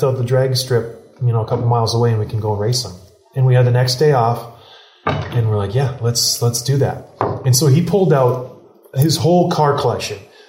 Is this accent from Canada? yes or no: yes; Canada; I'm Canadian.